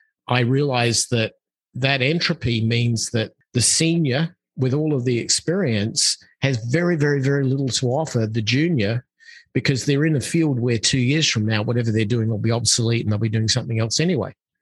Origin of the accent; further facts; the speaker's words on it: Australia; I come from Australia. I come from a town where I was raised in the 60s and the 70s